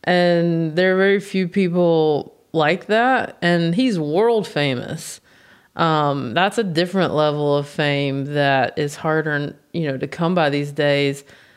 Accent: United States; I'm from the States.

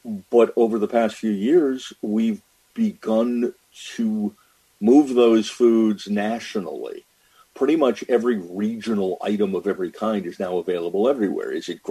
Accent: New England, United States; I grew up in New England. I enjoyed my lobster on the coast in Maine as a kid when we vacationed.

